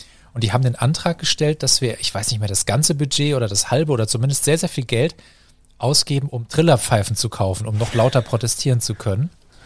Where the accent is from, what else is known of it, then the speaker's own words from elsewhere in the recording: Marburg, Hesse, Germany; wenn ich so als Gast nach Marburg zurückkomme und es immer noch ja meine Heimatstadt ist